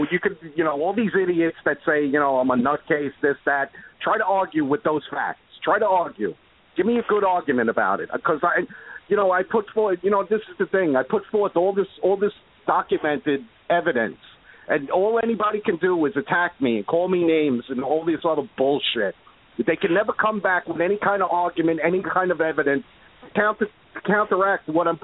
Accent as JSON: {"language": "English", "country": "United States", "said": "and I'm an American. I refuse to shut up."}